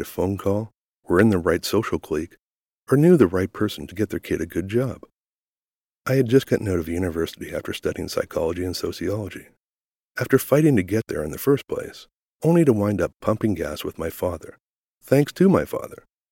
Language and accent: English; Nova Scotia, Canada; In 1991, the economy of my hometown and the province of Nova Scotia in general was depressed.